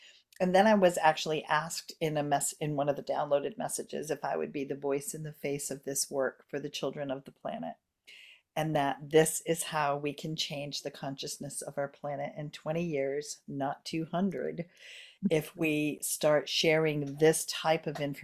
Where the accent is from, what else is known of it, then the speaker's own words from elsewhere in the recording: Maine, United States; needed to move back to my hometown in Maine and live with my parents for quite a few years